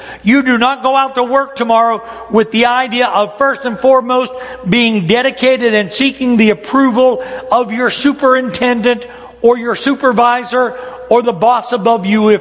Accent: Ohio, United States; And that was growing up in Ohio, not in the Bible Belt.

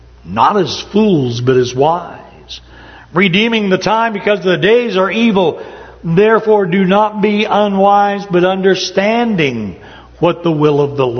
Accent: Ohio, United States; And that was growing up in Ohio, not in the Bible Belt.

